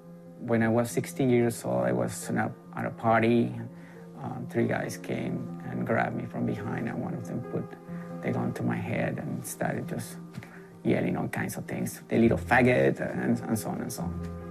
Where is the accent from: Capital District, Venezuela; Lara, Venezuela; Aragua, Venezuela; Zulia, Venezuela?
Capital District, Venezuela; Caracas; I was born in Venezuela. I was raised in Caracas.